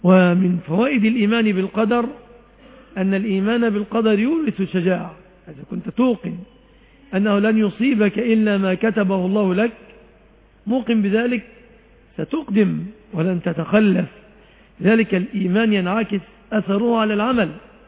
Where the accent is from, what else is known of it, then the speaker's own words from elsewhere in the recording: Egypt; في اصطلاحنا كمصريين